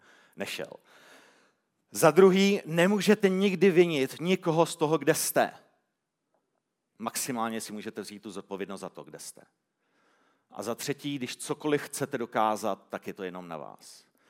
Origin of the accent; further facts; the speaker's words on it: Děčín, Ústí nad Labem Region, Czechia; born there; narodil jsem se v Děčíně, což je sice super město, ale trochu limitující, co se týče kam dál.